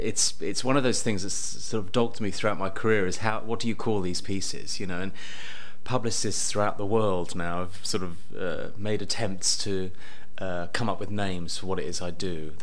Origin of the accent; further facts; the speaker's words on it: London, United Kingdom; born there; I was born in London, born in Hackney. And so that was my background, really.